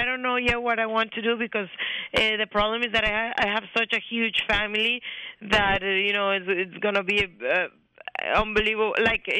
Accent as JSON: {"language": "English", "country": "Colombia", "tie": "born or raised there", "second_language": "English", "said": "when I was growing up in Colombia."}